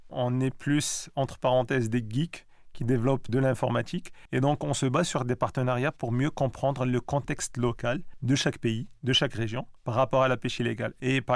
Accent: Morocco; on vient du Maroc, qui est un pays côtier

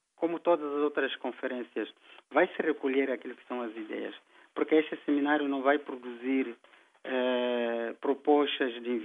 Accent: Mozambique; nós, como moçambicanos, podemos aproveitar.

